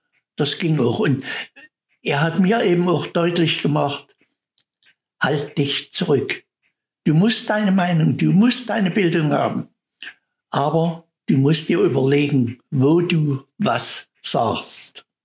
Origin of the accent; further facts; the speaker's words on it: Chemnitz, Saxony, Germany; Ich bin 1929 in Chemnitz geboren. Ich bin auf dem Sonnenberg groß geworden, am Lessingplatz.